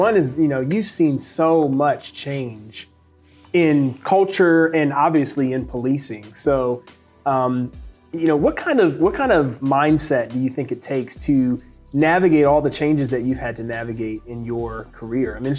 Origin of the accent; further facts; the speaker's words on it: Philadelphia, Pennsylvania, United States; now in Cincinnati, United States; You know, born and raised in Philadelphia. So my view of policing came out of a big city like Philadelphia.